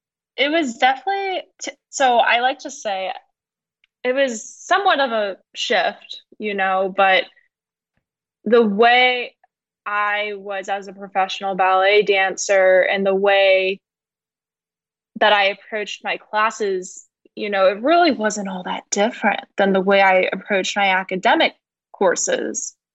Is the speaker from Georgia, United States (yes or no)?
yes; Atlanta, Georgia, United States; my dad was from Puerto Rico. And I have two brothers, one older, one younger. I'm the only girl. So born and raised in Atlanta, Georgia. So I'm a first generation American for my family.